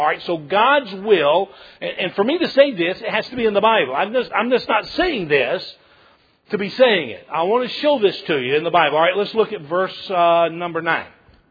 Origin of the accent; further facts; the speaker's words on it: Georgia, United States; Growing up in Middle Georgia, fifth in the family, never being the star football player